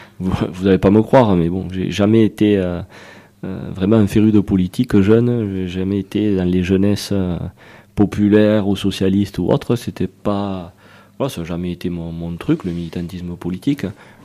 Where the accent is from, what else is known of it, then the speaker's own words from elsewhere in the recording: Narbonne, Occitanie, France; born there; Je suis né à Narbonne.